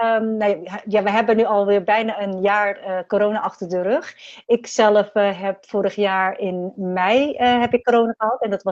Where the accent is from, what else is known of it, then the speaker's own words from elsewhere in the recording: Rotterdam, South Holland, Netherlands; also born or lived in Suriname; Nou, ik ben geboren in 1972 in Suriname. En toen ik een jaar of 7 was, ben ik verhuisd naar Nederland. En ik ben dus opgegroeid in Rotterdam.